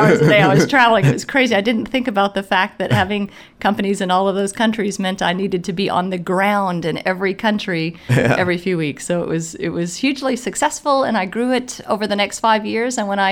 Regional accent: United States; now in Germany; as an American woman living in Germany

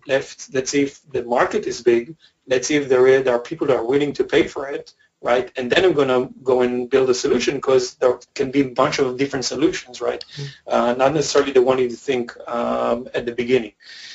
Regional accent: Israel; English is a second language; as much as I'm coming from Israel

